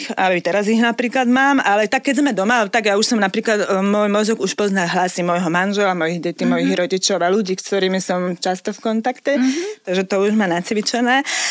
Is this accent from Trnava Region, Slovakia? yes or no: yes; Hrnčiarovce nad Parnou, Trnava Region, Slovakia; ja som z Trnavy. Konkrétne z Hrnčiaroviec. A to ja som na to hrdá, že tak rozprávam